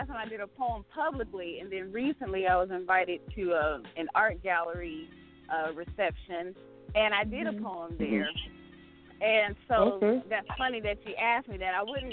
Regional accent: San Diego, California, United States; I'm from the West Coast, from San Diego, California, born and raised.

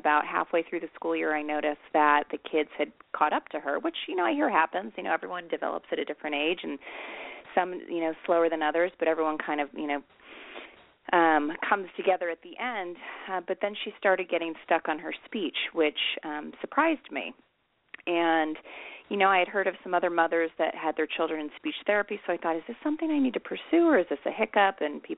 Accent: Naperville, Illinois, United States; I mean, I loved growing up in Naperville, and it holds such a big place in my heart.

